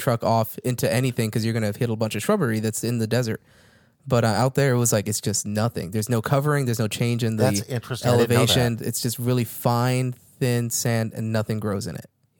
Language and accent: English; Florida, United States; Because I grew up in South Florida, so I've been in multiple hurricanes.